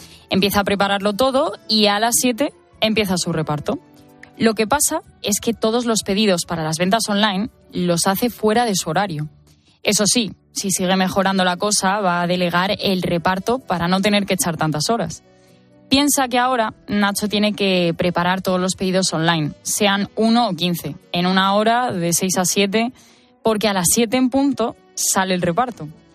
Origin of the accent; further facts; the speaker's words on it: Asturias, Spain; en mi pueblo, en Asturias